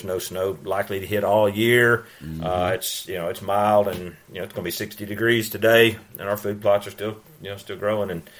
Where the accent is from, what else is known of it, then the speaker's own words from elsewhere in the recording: Georgia, United States; Now, you know, my home state of Georgia is over 1 million just in Georgia.